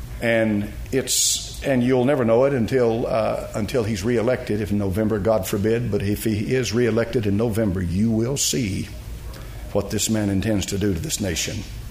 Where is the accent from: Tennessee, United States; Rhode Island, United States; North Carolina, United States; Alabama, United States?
Tennessee, United States; Knoxville; I'm bred and born in America. September the 17th, 1946, I was born in General Hospital right over here in Knoxville, Tennessee.